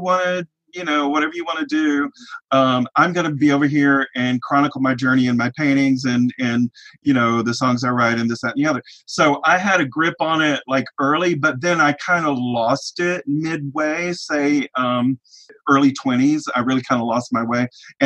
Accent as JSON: {"language": "English", "region": "Alabama", "country": "United States", "tie": "born or raised there", "said": "Well, I want to say earlier, like for me, even growing up in Alabama, like I was an odd person out, actually."}